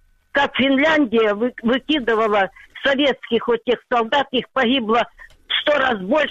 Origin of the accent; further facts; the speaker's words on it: Donetsk, Donetsk Oblast, Ukraine; Здравствуйте, я из Донецка, я уже вам не первый раз из оккупированного.